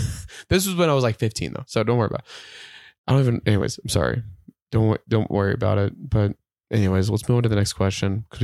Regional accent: Provo, Utah, United States; Because I'm from Provo. I tried not liking BYU and I was like, I can't do it. I love it.

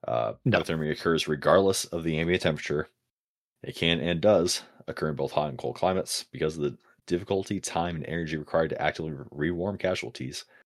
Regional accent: Oregon, United States; you know, I grew up in Oregon. We would have kids die every single year.

